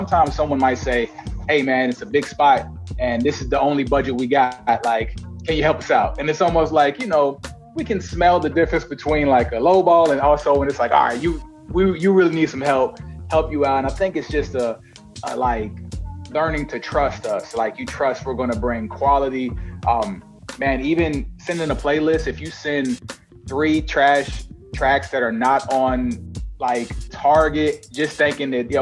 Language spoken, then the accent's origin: English; Virginia, United States; born there; So born in Virginia. I would say it's a small town.